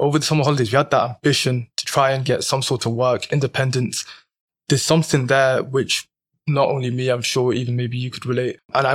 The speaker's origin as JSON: {"language": "English", "town": "Leicester", "region": "East Midlands", "country": "United Kingdom", "tie": "born or raised there", "said": "I'm a 17-year-old, first year in college. I was born and raised in Leicester"}